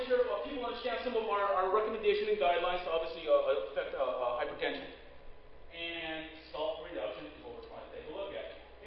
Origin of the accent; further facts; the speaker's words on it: Los Angeles, California, United States; now in Chicago, United States; So I'm from Los Angeles, came to Chicago in 97. Two things I realized when I came to Chicago.